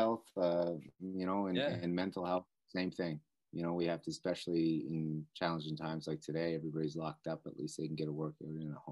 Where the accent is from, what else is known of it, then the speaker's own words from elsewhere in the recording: Nackawic, New Brunswick, Canada; I mean, you know, we're from Nakwik, home of the world's largest axe. You know, so you don't grow up in that type of environment without work ethic.